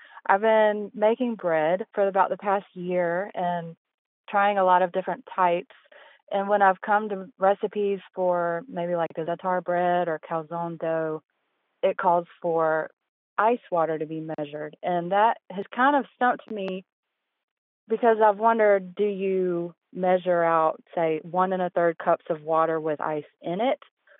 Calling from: Hendersonville, North Carolina, United States; I'm calling from Hendersonville, North Carolina.

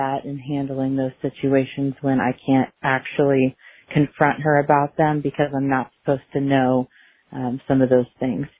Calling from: Texas, United States; I'm calling from Texas.

